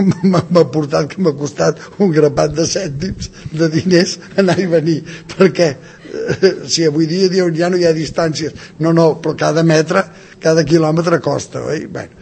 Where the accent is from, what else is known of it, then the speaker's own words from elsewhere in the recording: Mexico; Catalan is a second language; now in Spain; com a pobre mexicà comença a sentir malament, no? Però quan tinc el goig de venir a Catalunya el 64